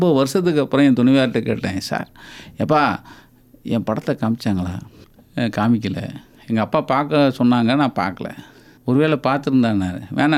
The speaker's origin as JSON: {"language": "Tamil", "town": "Aruppukkottai", "region": "Tamil Nadu", "country": "India", "tie": "born or raised there", "said": "எங்கள் ஊர் கமுதி அருப்புக்கோட்டை, என்னுடைய சொந்த ஊர் அருப்புக்கோட்டை"}